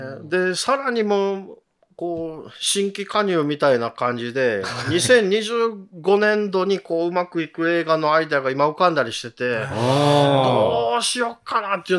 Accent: Kansai, Japan; やっぱ関西人としてね

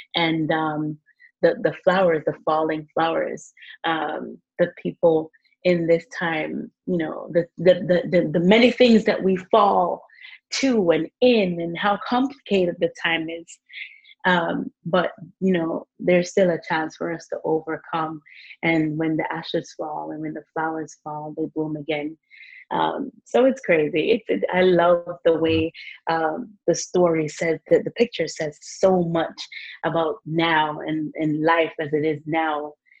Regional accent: Jamaica; as a Jamaican and in Jamaica, we see Africa as one place.

